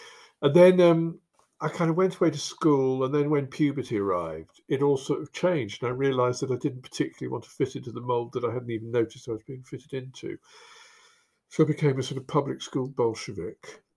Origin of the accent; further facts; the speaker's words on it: Kettering, East Midlands, United Kingdom; Because also I grew up in Kettering.